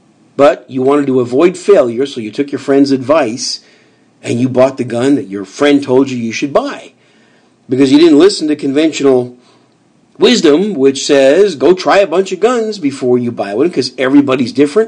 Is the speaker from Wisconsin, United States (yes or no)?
yes; Wisconsin, United States; I grew up in Wisconsin. I grew up 13 miles from Lambeau Field.